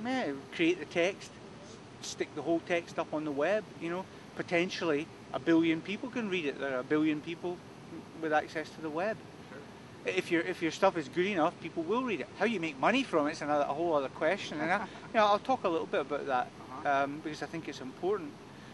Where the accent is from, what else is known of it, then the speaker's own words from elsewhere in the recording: Glasgow, Scotland, United Kingdom; I come from the East End of Glasgow. I should be living in a housing project in the East End of Glasgow